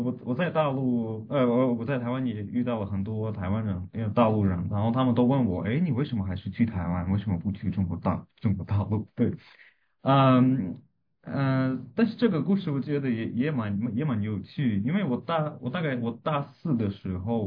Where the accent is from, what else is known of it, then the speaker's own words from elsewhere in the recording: Moscow, Russia; Chinese is a second language; now in Kaohsiung, Taiwan; 因为我自己来自莫斯科俄罗斯，目前在高雄的中山大学念硕士班